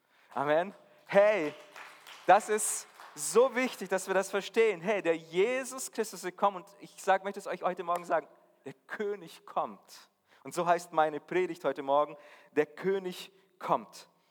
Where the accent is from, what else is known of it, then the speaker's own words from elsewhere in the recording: Brazil; German is a second language; now in Germany; Ich als Brasilianer, an diesem Wetter, an diese dunkle Zeit, muss ich ehrlich zugeben, habe ich mich noch nicht dran gewöhnt. Auch wenn ich jetzt schon fast mein halbes Leben hier bin